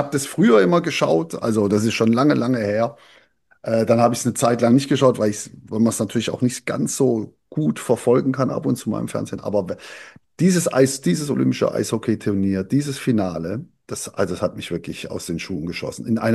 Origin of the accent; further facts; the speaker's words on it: Southern Germany, Germany; Ich bin Süddeutscher.